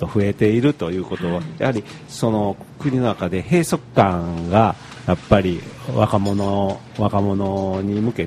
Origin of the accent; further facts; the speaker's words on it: Kyoto, Japan; also born or lived in Tokyo; 僕も京都生まれ京都育ちで、はい、まあ、一時ちょっと東京にいたこともあるんですけども、